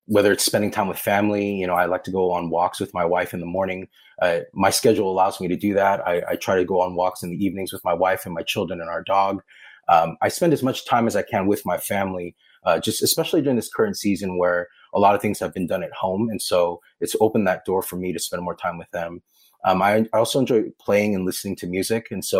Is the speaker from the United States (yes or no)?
yes; United States; growing up in an immigrant family, the challenges that come with that growing up in America.